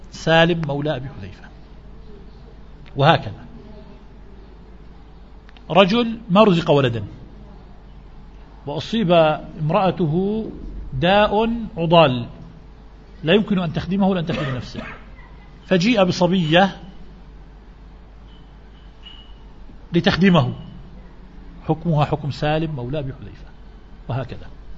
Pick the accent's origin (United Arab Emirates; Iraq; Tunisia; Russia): Tunisia; وقد نؤدي إلى الحبس في بلادنا تونس